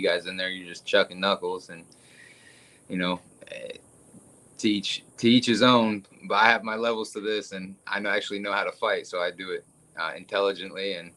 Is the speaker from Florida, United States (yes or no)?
yes; Oldsmar, Florida, United States; Born and raised here in Oldsmar, Florida.